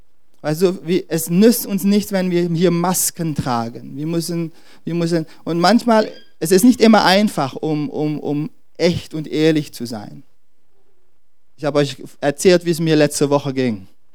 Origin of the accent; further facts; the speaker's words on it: Netherlands; German is a second language; wir kommen aus Holland und in die Niederlande küsst man einander, wenn man einander begrüßt.